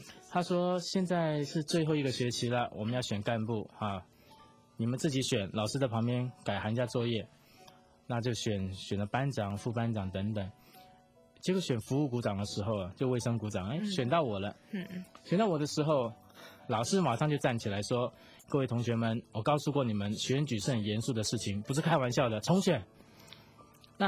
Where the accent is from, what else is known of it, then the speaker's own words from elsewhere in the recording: Hong Kong; now in Taiwan; 那后来为什么到台湾来，可能是因为经济的原因，我们那时候就是我爸爸或者一个人到美国，我们全家留在香港，不然就是我们全家都得离开香港到另外一个地方去。